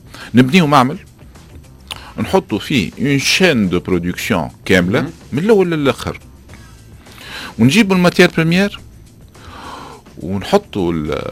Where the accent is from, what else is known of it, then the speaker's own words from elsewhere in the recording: Tunisia; شخصيا تولدت في تونس وعشت في تونس وباش نخدم في تونس وباش نموت في تونس، واللي حاجته بيا كتونسي